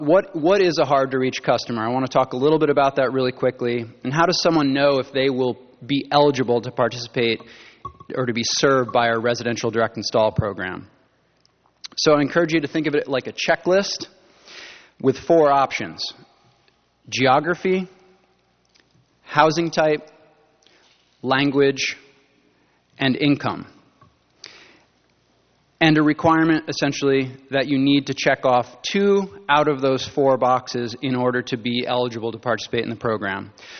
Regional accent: Vermont, United States; now in California, United States; and I'm from Vermont. I was told to say in California, the one. You guys put the in front of things out here.

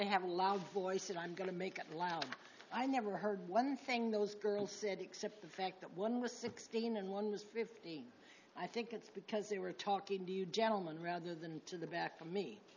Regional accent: San Luis Obispo, California, United States; And I was born in San Luis Obispo. I've lived here all my life. Higuera Street was my playground.

